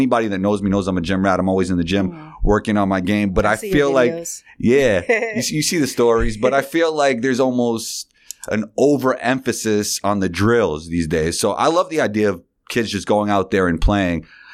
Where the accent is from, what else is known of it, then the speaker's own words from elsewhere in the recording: New York City, New York, United States; And yeah, growing up in New York City was more about even the summers than the school year, right?